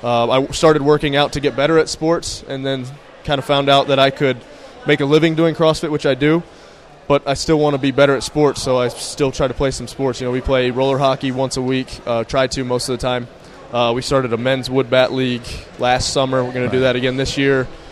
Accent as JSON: {"language": "English", "town": "Cookeville", "region": "Tennessee", "country": "United States", "tie": "born or raised there", "also_born_or_lived": "Michigan", "said": "You know, I was born in Michigan, but Tennessee's home. Cookeville's. I mean, from the time I was 4 years old, this is these are the people I knew and everybody I grew up with."}